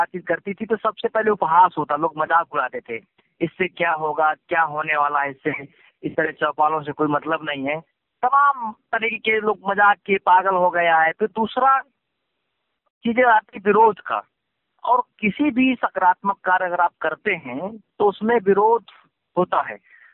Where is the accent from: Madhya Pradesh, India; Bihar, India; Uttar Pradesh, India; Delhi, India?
Uttar Pradesh, India; Banda; मैं बांदा बुंदेलखंड के उत्तर प्रदेश क्षेत्र का रहने वाला हूँ, जो बांदा मुख्यालय से 17 किलोमीटर दूरी पे गांव है। और हमारा बुंदेलखंड क्षेत्र हमेशा जो है अकाल और दुष्काल के लिए जाना जाता रहा है।